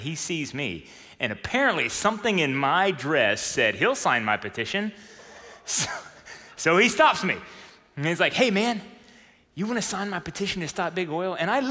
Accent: Texas, United States; I am a Texan in New York. I'm a Texan in Colorado, wherever I go.

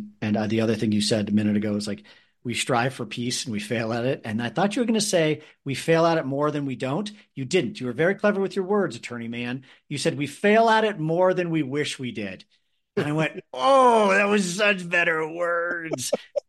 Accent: Canada; I don't know anything about football because I'm Canadian

